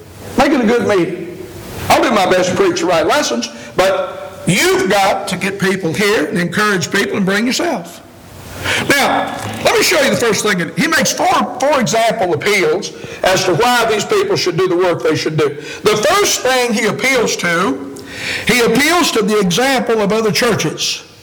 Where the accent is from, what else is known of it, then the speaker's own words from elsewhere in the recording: United States; especially when I was a child growing up in Anderson County, people would help each other. That's where it is where I live now.